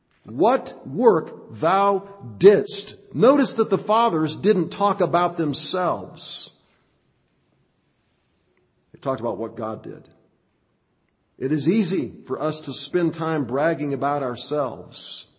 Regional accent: Monroe, Nebraska, United States; This last week, we drove to where I grew up in Monroe, Nebraska, on the farm.

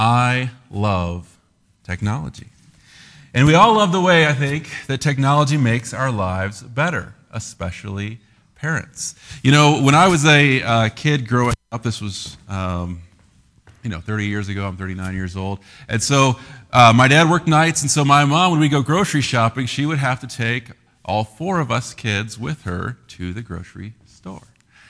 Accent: Des Moines, Iowa, United States; Now, I'm from Iowa. I grew up in Des Moines, Iowa.

